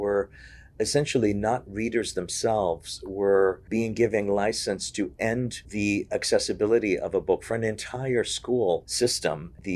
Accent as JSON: {"language": "English", "country": "Haiti", "tie": "born or raised there", "said": "Where I grew up in Haiti, there was censorship"}